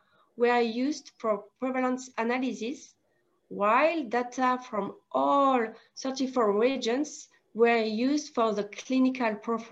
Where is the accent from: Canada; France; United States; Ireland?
France; from France, and this is my colleague, Hayley Smithers-Chidi from Australia.